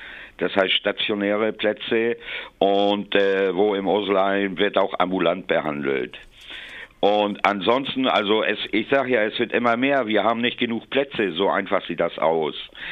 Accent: Hamburg, Germany; now in Offenburg, Germany; Ich bin in Offenburg, ich bin aber original komme ich aus Norddeutschland, aus Hamburg.

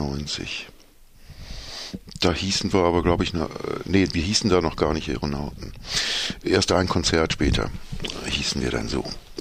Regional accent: Romanshorn, Thurgau, Switzerland; also born or lived in Ruhr; now in Schaffhausen, Switzerland; Vorfahren von mir sind mal aus Murmansk eingewandert, und zwar ins Ruhrgebiet. Und vom Ruhrgebiet bin ich dann irgendwie am Bodensee gekommen. Und da bin ich dann in der Schweiz aufgewachsen.

